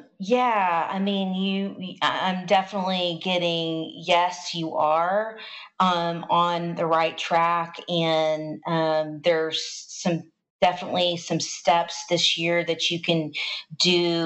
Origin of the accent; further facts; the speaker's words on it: the South, United States; You know, I'm from the South. We just say things different.